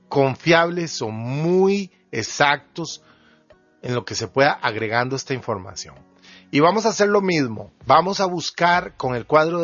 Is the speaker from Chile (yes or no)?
no; Costa Rica; En mi país son 7 provincias. Entonces tengo que buscar la que me corresponde.